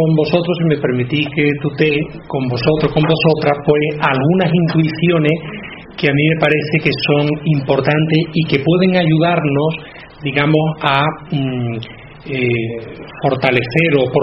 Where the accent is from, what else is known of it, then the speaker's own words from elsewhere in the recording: Huelva, Andalusia, Spain; also born or lived in Tenerife; soy jesuita, originario de Huelva, nacido en Tenerife, siempre lo digo por honor a mi madre, porque toda mi familia materna es canaria y mi abuela materna además era de la isla de La Palma.